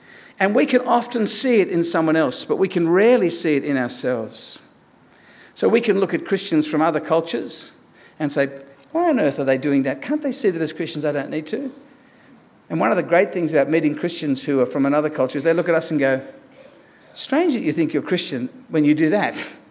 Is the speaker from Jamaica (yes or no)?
no; Australia; The entirely secondary wrapping around the parcel is that I'm Australian.